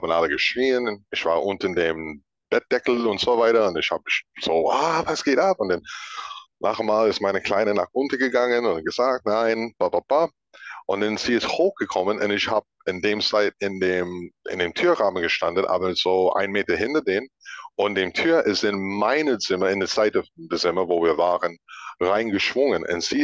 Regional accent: Baltimore, Maryland, United States; born there; German is a second language; Ich war geboren in Baltimore, in den Staaten.

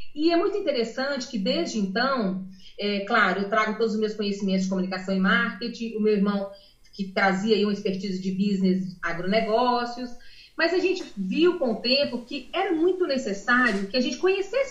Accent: Minas Gerais, Brazil; Eu sou mineira, né? Mineira, morei durante muitos anos no interior, apesar de ter nascido na capital, e depois voltei para estudar. E nessas minhas passagens pelo interior, né, que foi intenso, né, uma infância no interior

